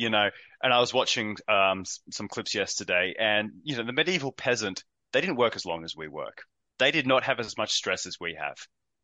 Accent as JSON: {"language": "English", "region": "Queensland", "country": "Australia", "said": "I'm from Queensland. I'm guessing most of the audience is Australian, so central Queensland up in the Whitsundays."}